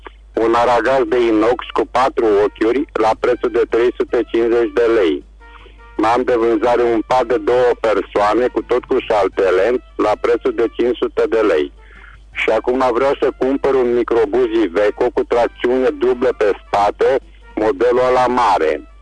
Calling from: Reșița, Caraș-Severin, Romania; sunt din Reșița

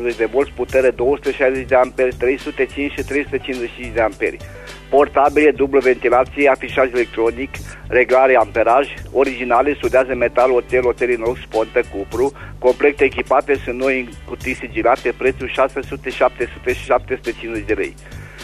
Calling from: Reșița, Caraș-Severin, Romania; din Reșița

